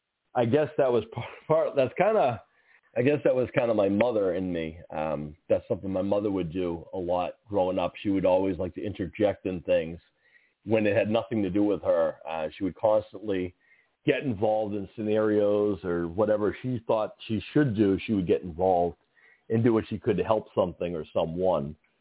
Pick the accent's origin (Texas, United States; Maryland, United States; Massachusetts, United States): Massachusetts, United States; Boston; I'm American as American can be. I'm from Boston, and I understand every political thing.